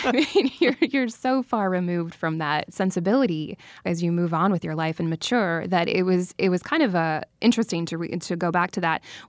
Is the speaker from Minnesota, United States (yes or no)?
yes; Minnesota, United States; I grew up in the Twin Cities in a small town that's kind of become a suburb over the years because of urban sprawl.